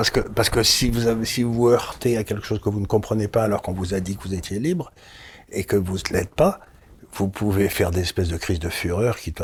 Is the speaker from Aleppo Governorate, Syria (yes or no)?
yes; Aleppo, Aleppo Governorate, Syria; born there; moi je suis né en Syrie, quand je suis né en Syrie, il y avait la moitié de la population d'Alep qui était chrétienne